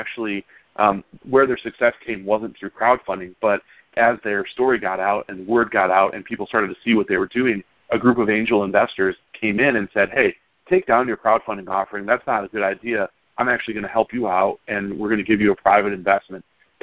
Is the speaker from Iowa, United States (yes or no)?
no; Michigan, United States; It was a little closer to my hometown. There's a town called Newaygo. Newaygo is about 45 minutes north of Grand Rapids. It's a small town right on the river